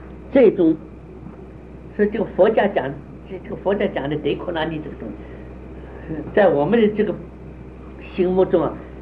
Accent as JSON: {"language": "Chinese", "country": "China", "said": "我们中国人叫什么？要体会"}